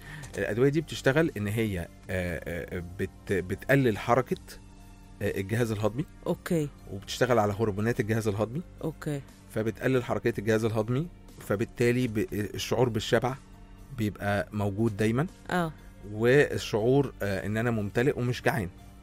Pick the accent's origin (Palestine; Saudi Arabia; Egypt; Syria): Egypt; بس دي مش كتير عندنا في مصر.